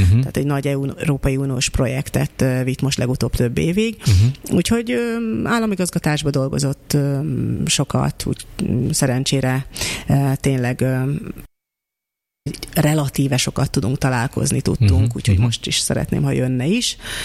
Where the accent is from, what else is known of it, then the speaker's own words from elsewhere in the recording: Hungary; also born or lived in Moscow, Russia; Igen, úgyhogy 3 éves koromban még Moszkvában éltem az édesanyámmal, utána Magyarországon éltem, itthon érettségiztem